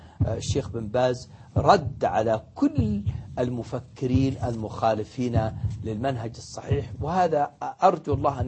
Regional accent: Saudi Arabia; نحن أبناء المملكة العربية السعودية ليس عندنا أحزاب وليس عندنا تحزبات

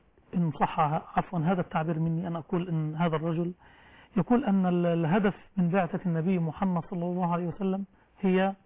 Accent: Egypt; في كلمه مصريه كل ليس لهم اكل عيش عندنا في مصر.

